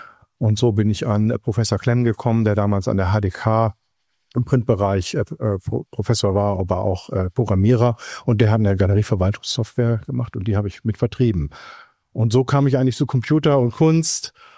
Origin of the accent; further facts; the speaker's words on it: Frankfurt, Hesse, Germany; Ich bin ja in Frankfurt aufgewachsen und während meiner Jugendzeit war es halt sehr tumultartig.